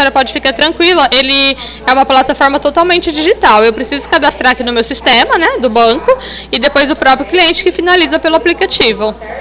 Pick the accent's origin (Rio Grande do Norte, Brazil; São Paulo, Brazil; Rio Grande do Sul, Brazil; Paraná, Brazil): São Paulo, Brazil; Ribeirão Preto; Eu sou de Ribeirão Preto